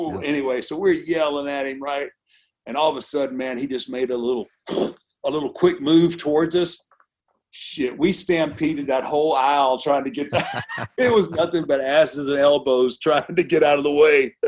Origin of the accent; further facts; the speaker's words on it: Houston, Texas, United States; So I grew up in Houston with Paul Bosch.